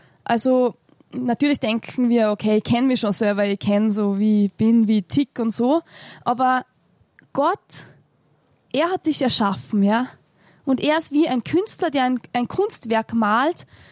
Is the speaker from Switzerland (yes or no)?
no; Austria; Wie ihr hören könnt, ich komme aus Österreich und als Österreicher haben wir ein sehr negatives Bild